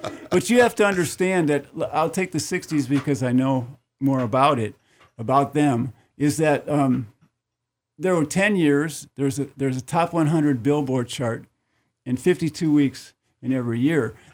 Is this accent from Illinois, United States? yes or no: yes; Chicago, Illinois, United States; I found a book from where I'm from Chicago, which was a WLS, which was a huge radio station in Chicago.